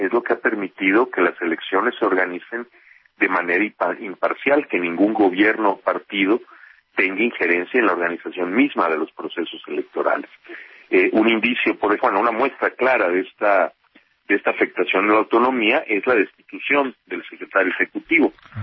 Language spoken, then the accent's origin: Spanish; Mérida, Yucatán, Mexico; porque yo vengo de Mérida.